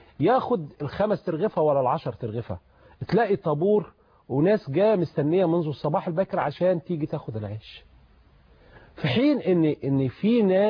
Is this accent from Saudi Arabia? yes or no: no; Egypt